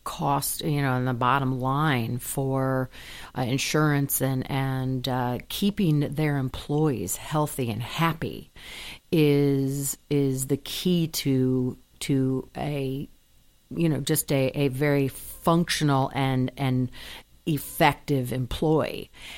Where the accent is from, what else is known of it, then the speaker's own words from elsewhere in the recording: Michigan, United States; also born or lived in São Paulo, Brazil / Wisconsin; I am a Midwesterner, born in Michigan, and my father was an engineer, and we traveled around, so he had a job in São Paulo, Brazil. We spent years there